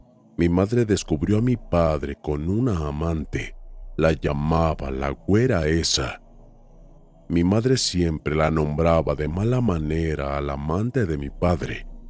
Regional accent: Aguascalientes, Mexico; Soy de Aguascalientes, México.

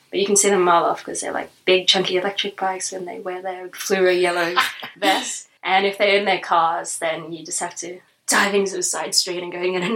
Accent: Sydney, New South Wales, Australia; moved away as an adult; now in Berlin, Germany; So I'm originally from Sydney, from Australia, but I moved to Berlin almost 6 years ago

